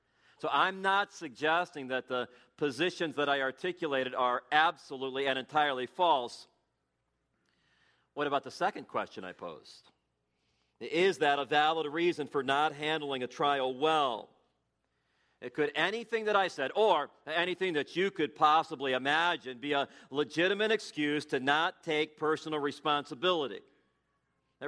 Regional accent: Ireland; And I'm also Irish, and I used to have red hair.

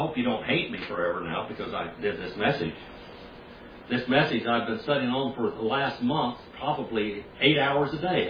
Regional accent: United States; I'm American Indian. See, I'm one of those former slaves, so to speak.

